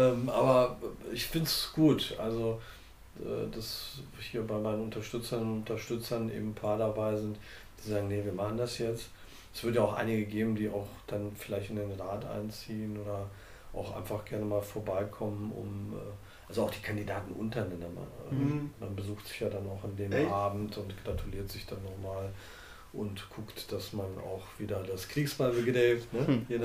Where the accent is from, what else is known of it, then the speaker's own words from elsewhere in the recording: North Rhine-Westphalia, Germany; Ich komme ja aus dem Rheinland.